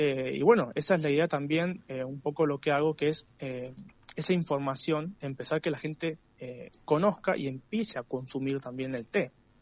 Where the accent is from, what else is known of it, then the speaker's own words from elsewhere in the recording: Cañada Seca, Mendoza, Argentina; No, de Cañaseca.